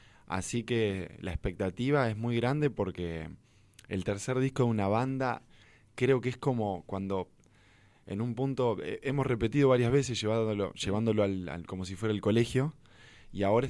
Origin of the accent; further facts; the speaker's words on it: Argentina; Creo que hay algo con la idiosincrasia que nosotros tenemos como argentinos